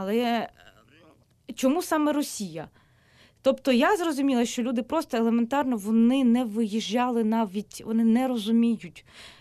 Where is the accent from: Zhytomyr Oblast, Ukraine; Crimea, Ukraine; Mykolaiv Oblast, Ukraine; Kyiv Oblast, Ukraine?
Crimea, Ukraine; У мене так само, я кримчанка.